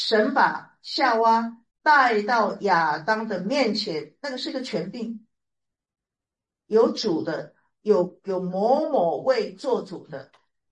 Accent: Taiwan; 是不是我台湾人的你可以了解吗？

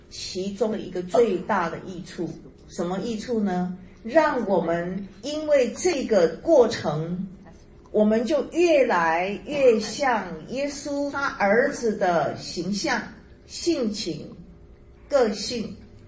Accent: China; 所以我们中国人有一句话，塞翁失马焉知非福

